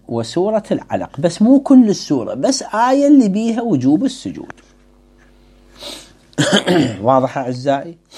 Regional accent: Iraq; عندنا بالعراق مثلا

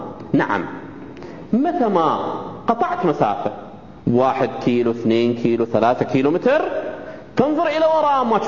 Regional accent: Saudi Arabia; أما في بلدان أخرى مثلا عندنا في السعودية كل المطارات خارج المدن

